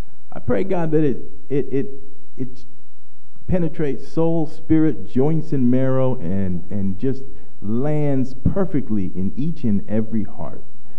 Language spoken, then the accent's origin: English; San Jose, California, United States; now in New York metropolitan area, United States; I moved from San Jose, California, here to the New York metropolitan area in 1983. He said, "You look good." But I miss my home. I'm a California boy.